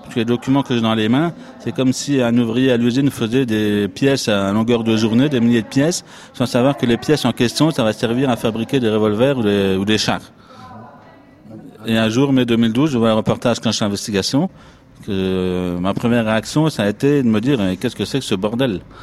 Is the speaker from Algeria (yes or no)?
no; France; je suis français